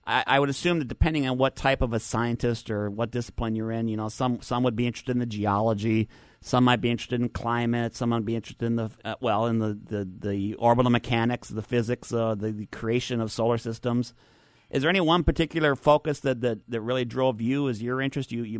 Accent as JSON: {"language": "English", "region": "Minnesota", "country": "United States", "tie": "born or raised there", "said": "growing up in Minnesota, watching Apollo moonwalks on one channel and Star Trek reruns on the other"}